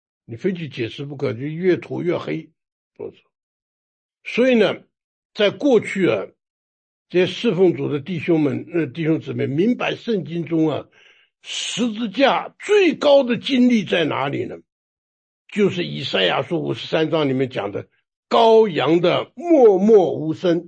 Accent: China; 今天呢，我们中国人常常有一句话说啊，不平则鸣啊，是不是啊？

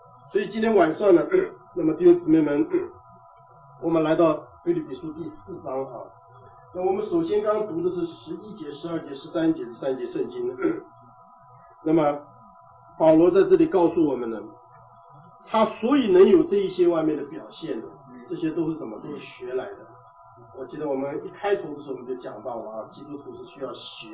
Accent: China; 我想我们中国人都懂得这个话的意思了啊

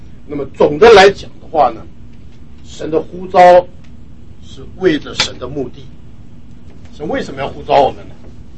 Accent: China; 我们中国人很懂得心啊，我们中国人最讲心啊

